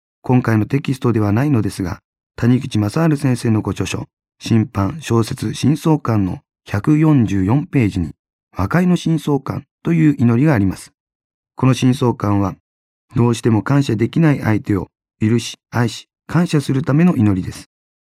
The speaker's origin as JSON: {"language": "Japanese", "region": "Yamaguchi", "country": "Japan", "tie": "born or raised there", "said": "地元の山口県に帰りました。"}